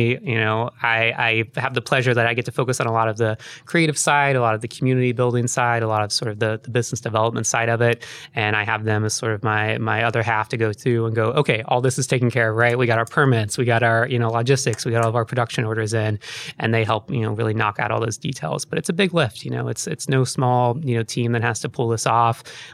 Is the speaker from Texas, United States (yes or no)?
yes; Texas, United States; also born or lived in New Orleans; Like I mentioned I'm from Texas. I lived in New Orleans for a little while.